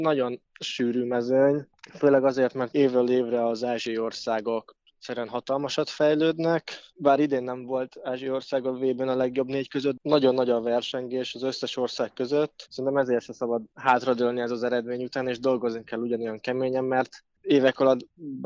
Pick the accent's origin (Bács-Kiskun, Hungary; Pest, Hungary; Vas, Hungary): Bács-Kiskun, Hungary; Kunszentmiklós; hogy én vidéki vagyok, Kunszemiklósról származok, és ott, amikor én elkezdtem vívni